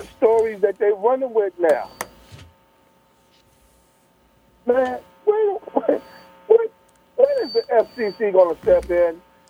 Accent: Staten Island, New York, United States; I'm born and raised in Staten Island.

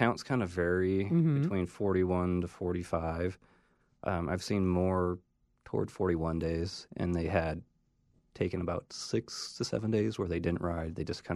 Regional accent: Missoula, Montana, United States; now in Boise, United States; So I grew up in Missoula and in that area.

